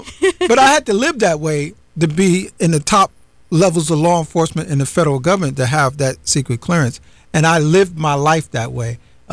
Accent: New York City, New York, United States; now in Palm Bay, United States; I grew up in New York City. I seen the worst of the worst, in city government and property and bad policing.

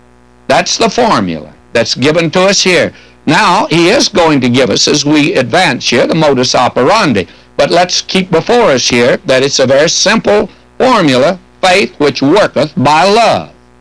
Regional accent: the South, United States; born or raised there

